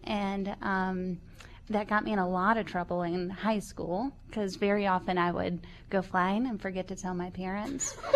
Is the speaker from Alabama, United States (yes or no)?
yes; Alabama, United States; so my first idea was I grew up in Alabama